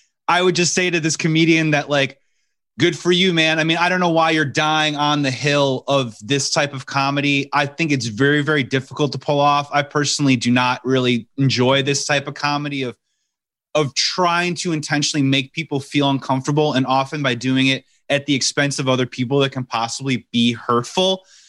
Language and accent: English; Chicago, Illinois, United States; Obviously, I'm from Chicago. I went to Second City.